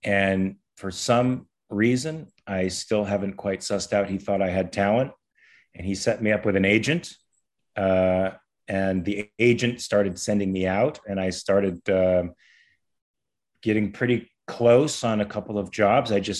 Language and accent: English; Van Nuys, California, United States; So I grew up in Van Nuys, California, culture capital of the world.